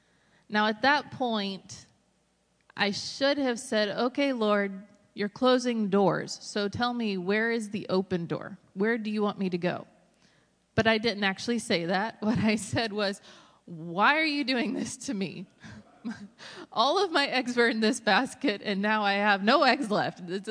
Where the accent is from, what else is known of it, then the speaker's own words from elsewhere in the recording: Greensboro, North Carolina, United States; I was born and raised in Greensboro, pastor's kid, homeschooled. Yeah, Greensboro, yeah.